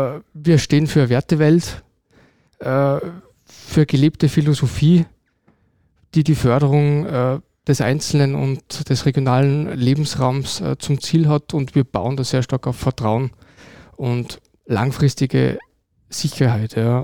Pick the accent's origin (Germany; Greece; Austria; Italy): Austria; Salzburg; now in Upper Austria, Austria; Also ich bin Salzburger. Ich bin erst seit 4 Jahren Oberösterreicher, weil ich mit meiner Frau dort Haus gebaut habe.